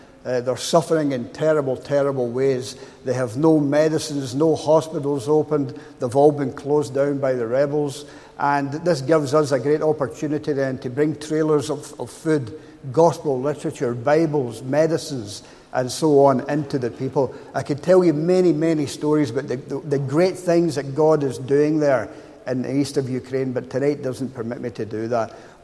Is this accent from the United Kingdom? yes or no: yes; Glasgow, Scotland, United Kingdom; moved away as an adult; now in Northern Ireland, United Kingdom; You can tell by now that I'm not from Northern Ireland. I grew up just outside Glasgow, and I've lived in Northern Ireland now for about 38 years. I came over here with the army